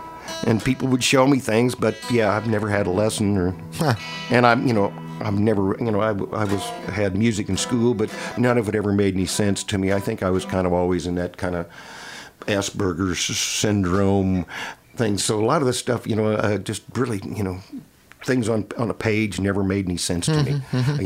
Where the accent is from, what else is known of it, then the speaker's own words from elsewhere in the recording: Georgia, United States; born there; also born or lived in Tokyo / Missouri; I was born in Georgia, but I traveled around my military family. Mm-hmm. I was born at Fort Benning, and we lived